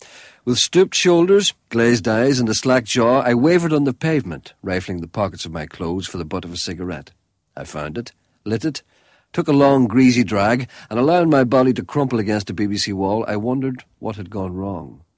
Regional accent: Ireland; It's called being Irish.

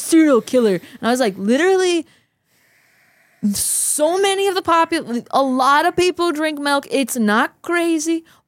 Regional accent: Wisconsin, United States; I like milk. I'm from Wisconsin, man.

